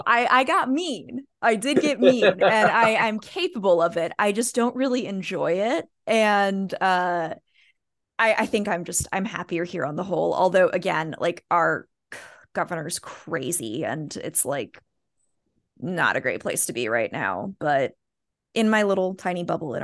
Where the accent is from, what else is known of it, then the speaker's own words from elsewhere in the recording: Midwest, United States; now in Iowa, United States; I'm in Iowa right now. And I was raised like in the Midwest and I went out to New York